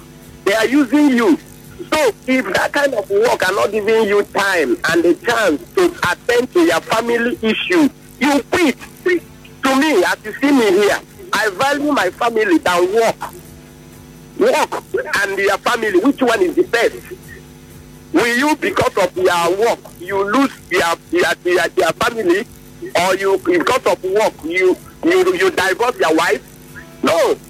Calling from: Port Harcourt, Rivers, Nigeria; I'm calling from Port Harcourt.

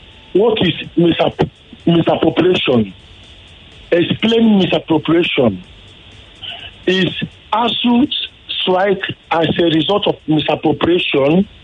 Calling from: Suru, Nigeria; from Suru.

